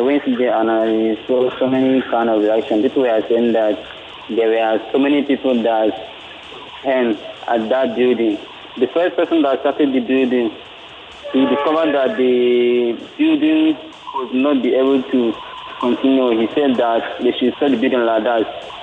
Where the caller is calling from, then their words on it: Lekki, Lagos, Nigeria; I'm calling you from Lekki.